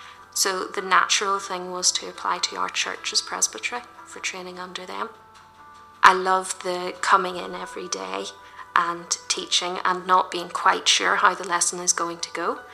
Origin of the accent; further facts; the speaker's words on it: Lisburn, Northern Ireland, United Kingdom; I was born and brought up in Lisburn. I've lived there all my life. For the first 3 years, Mum and Dad had a house in the town, and then they bought this house out in the country, and that's where I've spent most of my life that I can remember.